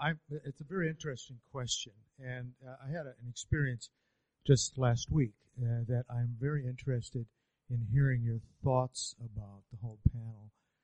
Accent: United States; I'm from the United States, so the idea was that the purchaser of the books would send me the money, no checks.

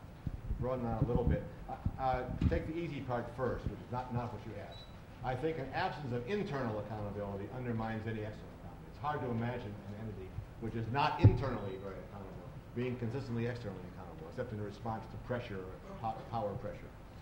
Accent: United States; It doesn't bother me at all as an American that people who don't share common values oppose us.

